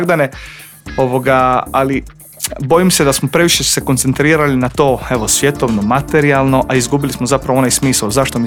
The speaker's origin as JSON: {"language": "Croatian", "town": "Pregrada", "region": "Krapina-Zagorje County", "country": "Croatia", "said": "dolazim iz Pregrada, iz jednog malog mjesta u Zagorju."}